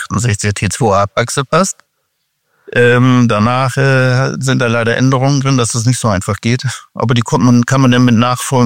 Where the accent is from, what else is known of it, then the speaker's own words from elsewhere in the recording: Flensburg, Schleswig-Holstein, Germany; dann war ich auf dem Schrottplatz hier bei uns in Flensburg.